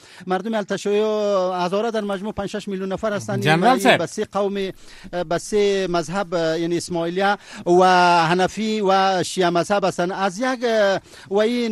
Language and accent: Persian; Afghanistan; ما افغان هستم و مسلمان هستم و خاک پای ملت مؤمن و مجاهد افغانستان هستم